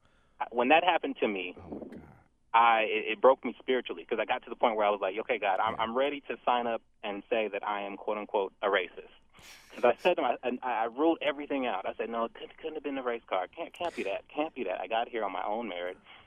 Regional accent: Portland, Oregon, United States; I relocated from Portland, Oregon, originally came all this way, moved all my stuff

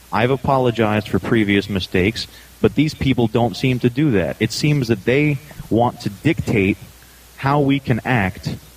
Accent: Secaucus, New Jersey, United States; born there; No. I was born in Sea Caucus, New Jersey. I was born here in America.

